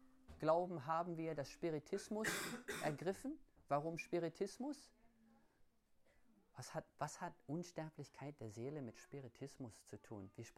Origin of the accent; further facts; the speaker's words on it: Australia; Bei uns zu Hause in Australien, großes Gesetz am Sabbat, darfst nicht schwimmen.